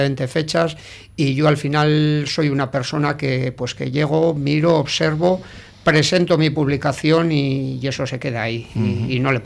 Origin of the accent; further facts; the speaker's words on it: Sestao, Basque Country, Spain; sí, he vivido siempre en Sestao, la Iberia. Es que si nos ponemos a poner límites, te diría hasta que soy de la Iberia.